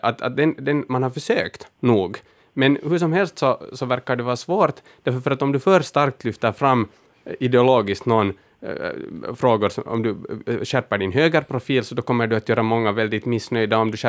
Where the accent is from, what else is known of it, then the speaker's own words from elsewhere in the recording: Turku, Southwest Finland, Finland; jag har vuxit upp i Åbo där jag faktiskt då var aktiv i SFPs ungdomsförbund.